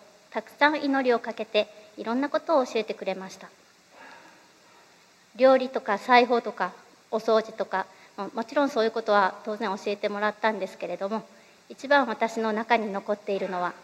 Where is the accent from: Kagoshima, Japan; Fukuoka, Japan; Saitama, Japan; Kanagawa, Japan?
Fukuoka, Japan; 私は福岡県の水田教会という教会で生まれ育ちました。兄が3人いまして、私は末っ子の女の子として生まれました。